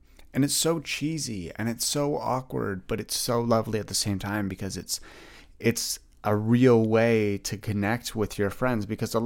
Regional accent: Greeley, Ontario, Canada; I think I said that I grew up like a little bit outside of Ottawa. I grew up in Greeley, for those who don't know.

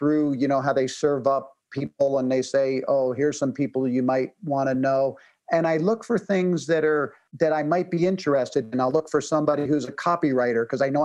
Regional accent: East Coast, United States; now in West Coast, United States; I live on the West Coast now, but I grew up on the East Coast.

